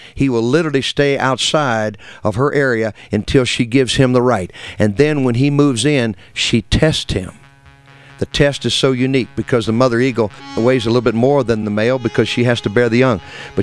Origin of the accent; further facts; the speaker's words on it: Alabama, United States; because I am from Alabama and I love Alabama.